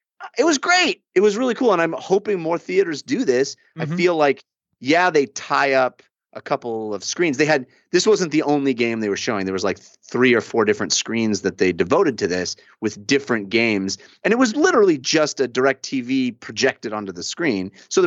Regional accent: California, United States; now in Los Angeles, United States; I grew up in the Bay Area, grew up in the 80s and 90s when the 49ers were amazing. I grew up loving that team. And then I moved to Los Angeles

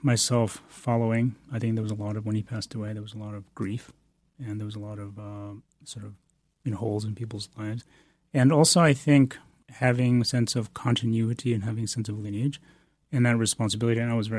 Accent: Bodh Gaya, Bihar, India; Well, I was born in India, in Bodh Gaya, which is the place of the Buddha's enlightenment. And my mother, who was also from Tibet and was trained and a nun and practicing. And so I grew up

